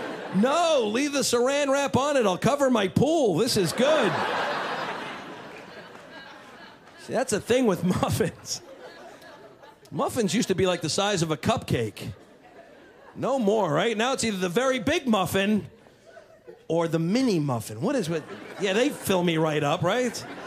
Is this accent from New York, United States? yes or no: yes; New York, United States; Great to be back here in New York, man. Miss it. My hometown. Love it here.